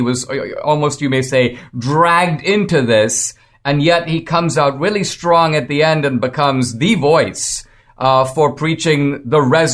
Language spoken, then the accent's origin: English; India; I grew up in India with a variety of different religions, Islam, Hinduism, and so on, Judaism, of course.